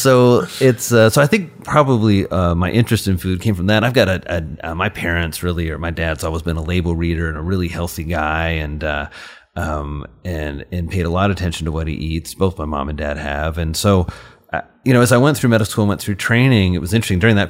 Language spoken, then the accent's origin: English; Indiana, United States; I mean, I grew up, my parents, when I was 6, moved to really, really rural Indiana. So I grew up in Crawford County, which is just...